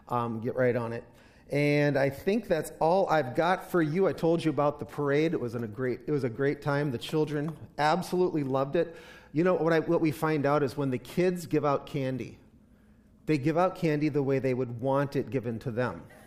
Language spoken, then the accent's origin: English; Chicago, Illinois, United States; I don't know. I'm from Chicago. I can't do it either.